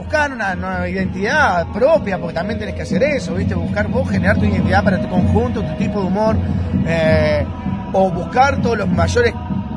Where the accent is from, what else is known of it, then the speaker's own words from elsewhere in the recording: Colón, Montevideo, Uruguay; yo soy de Colón